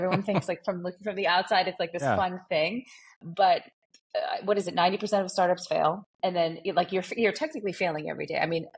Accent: Turkey; moved away as an adult; now in United States; because I'm from Turkey, came to the US when I was 18 years old.

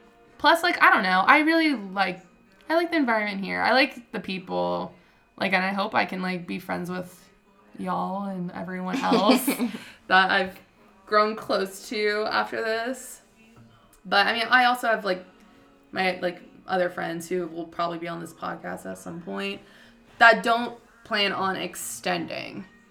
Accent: Florida, United States; And winter here is, I'm from Florida, so winter here was brutal.

